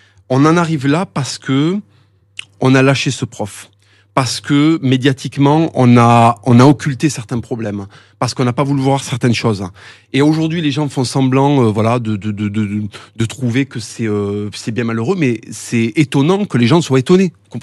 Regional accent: France; Moi, en tant que Français royaliste

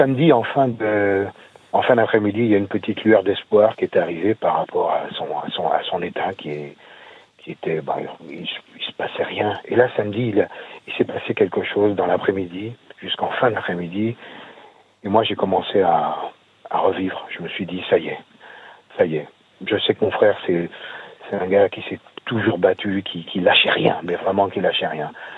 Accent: Martinique, France; on est originaire de la Martinique.

